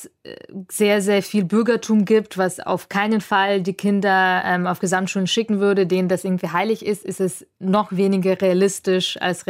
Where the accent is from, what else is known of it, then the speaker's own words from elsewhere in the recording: Augsburg, Bavaria, Germany; wer Augsburg kennt, ich bin in Oberhausen aufgewachsen. Das ist wirklich eine Art Ghetto. Das ist am Rande von Augsburg. Es fährt so eine Bundesstraße da durch. Links wohnen die Russen, rechts wohnen die Türken. Und es ist alles insgesamt wahnsinnig trist.